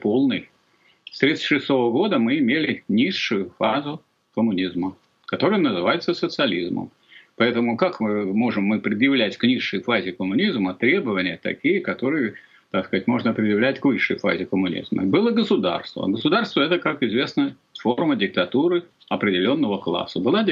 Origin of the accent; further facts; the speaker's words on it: Tambov Oblast, Russia; born there; в том месте, где я родился, в Первомайском районе, в селе Староклинского, Первомайского района Тамбовской области.